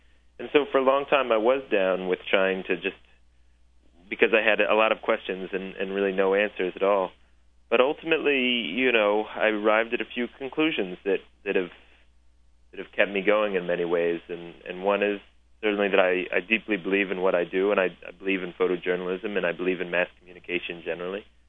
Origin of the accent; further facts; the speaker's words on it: Washington, D.C. area, United States; growing up in America, you have where I grew up in the suburbs of D.C.